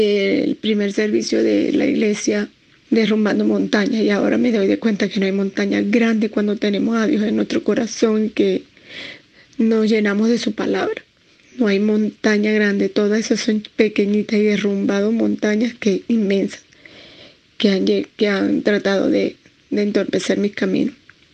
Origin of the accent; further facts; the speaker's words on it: Machiques, Zulia, Venezuela; moved away as an adult; now in Santiago, Chile; tengo 49 años, soy de Machique, venezolana, y tengo 2 años viviendo en Santiago de Chile.